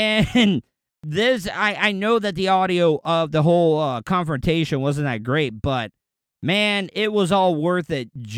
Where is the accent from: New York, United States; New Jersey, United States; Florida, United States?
Florida, United States; DeLeon Springs; growing up, we had 20 acres worth of land. And we did a lot of clearing out where I grew up in DeLeon Springs.